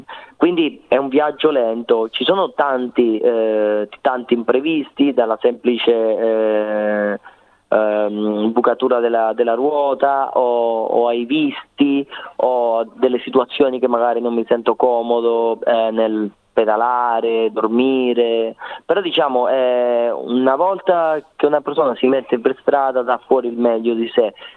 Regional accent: Calabria, Italy; porto il nome della Calabria perché io sono calabrese

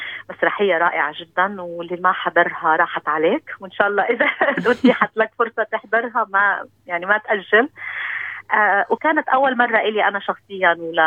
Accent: Palestine; يعني أول مرة إنه إحنا كفلسطينية يكون مفتوح لنا الباب

